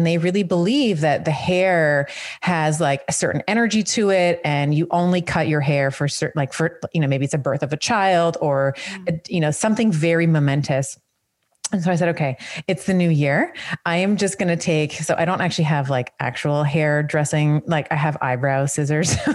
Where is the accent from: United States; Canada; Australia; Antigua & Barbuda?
Canada; But as a Canadian, it ships from the States and I pay duties on it and whatever, whatever.